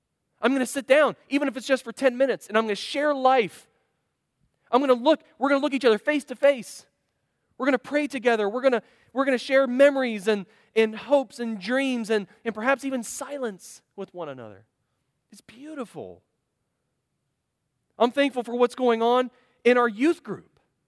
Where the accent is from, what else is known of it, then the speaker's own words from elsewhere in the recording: United States; for me as an American, I like I've got my perimeter here, okay?